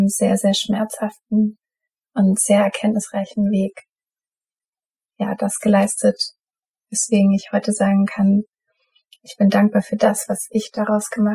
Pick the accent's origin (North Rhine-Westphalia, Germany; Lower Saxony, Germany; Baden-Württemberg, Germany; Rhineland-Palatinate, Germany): Baden-Württemberg, Germany; Mannheim; Ich komme aus Mannheim, bin Mitte, Ende 20 und studiere gerade noch